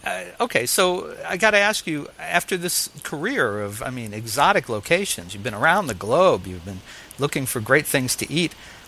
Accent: Florida, United States; minutes north of Tampa. It's a lovely place. Mm-hmm. So, I'm just saying, you know, want to stand up for my hometown here.

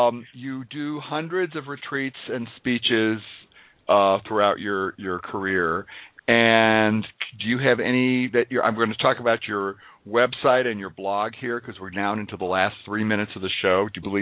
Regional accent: St. Louis, Missouri, United States; and I'm from St. Louis, and my mother, actually, one of my first memories of life, being about 5 or 6 years old, is my mother schlepping me to work the polls

